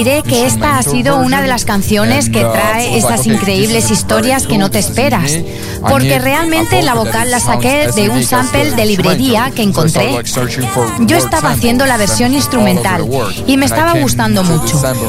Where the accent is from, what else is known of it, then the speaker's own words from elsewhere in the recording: Brazil; Spanish is a second language; es también la primera vez que pincho aquí en mi país. En Tomorrowland, Brasil.